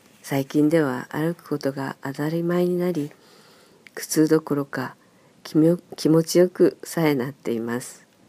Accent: Nagasaki, Japan; 運転免許どころか坂の長崎で育ちましたから自転車にも乗れないと

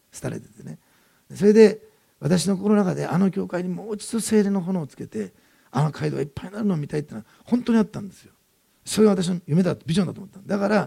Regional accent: Osaka, Japan; born there; 大阪生まれで行った大学もそれ大学だから

